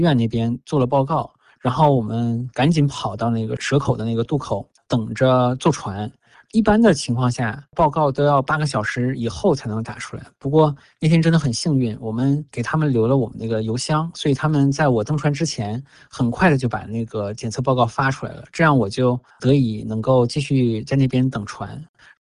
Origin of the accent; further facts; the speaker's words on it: Jilin, China; 然后我回到了我的老家吉林市。